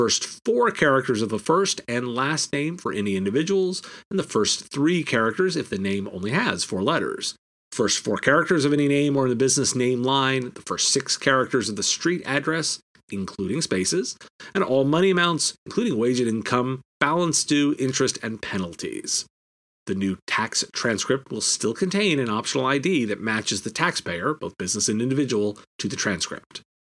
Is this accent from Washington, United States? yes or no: no; Virginia, United States; My home state of Virginia is eighth.